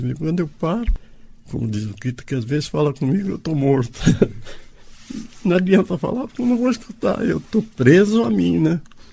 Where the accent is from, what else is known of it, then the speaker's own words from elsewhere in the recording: Paranaguá, Paraná, Brazil; born there; Minha mãe estava grávida de 7 meses, foi passear em Paranaguá. Eu nasci lá no meio do mato.